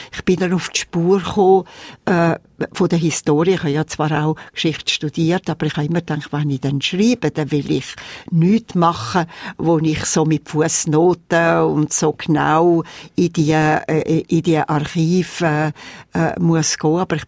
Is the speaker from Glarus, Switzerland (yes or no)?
yes; Glarus, Switzerland; Ich bin im Glarnerland aufgewachsen